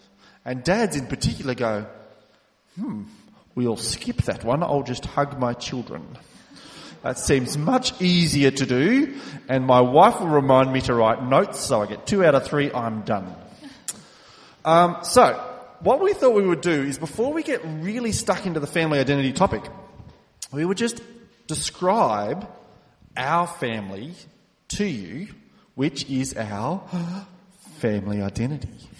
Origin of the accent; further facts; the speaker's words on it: Victoria, Australia; I'm from South Gippsland in Victoria, so I am used to cold.